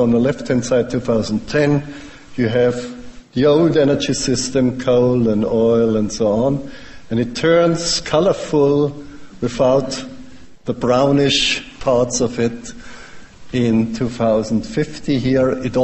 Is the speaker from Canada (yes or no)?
no; Germany; English is a second language; Finally, because I'm coming from Germany now.